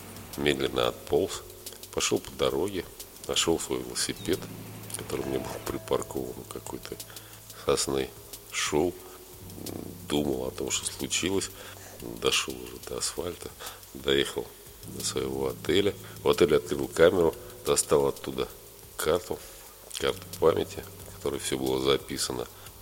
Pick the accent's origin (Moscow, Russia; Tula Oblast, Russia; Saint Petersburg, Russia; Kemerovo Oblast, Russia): Saint Petersburg, Russia; Женщина спросила, русский я или нет. Я сказал, да, я русский, из Питера. Вот тогда говорили, не из Питера, а из Ленинграда.